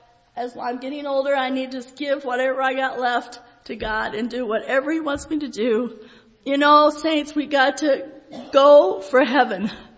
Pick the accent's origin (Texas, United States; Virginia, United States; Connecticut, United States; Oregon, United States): Virginia, United States; Richlands; born there; also born or lived in Michigan; I was born in Richlands, Virginia.